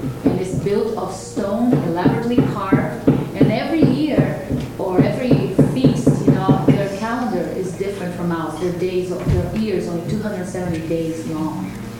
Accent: Brazil; English is a second language; I grew up in Brazil, even though I fall into the title of Hispanic, you know, I have very little Spain English. We speak Portuguese, and I am also native Brazilian from the Tambiba tribe.

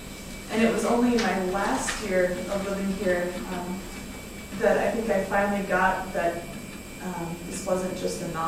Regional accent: Chicago, Illinois, United States; I'm from Chicago.

